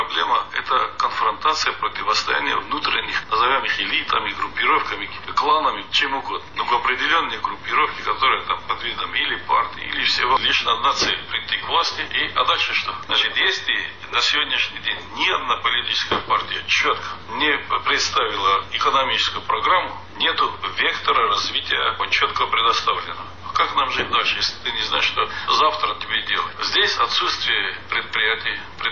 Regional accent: North Ossetia–Alania, Russia; Я осетин вырос там, живу там.

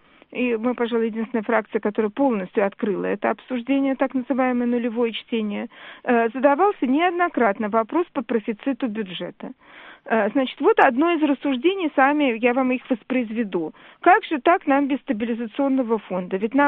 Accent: Saint Petersburg, Russia; А поскольку я из Санкт-Петербурга

